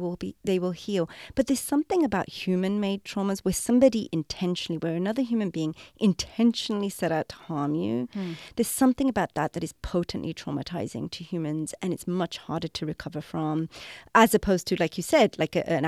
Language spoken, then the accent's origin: English; England, United Kingdom; I was raised in England, thousands of miles away from India, and obviously I was raised decades after the 1947 partition of India.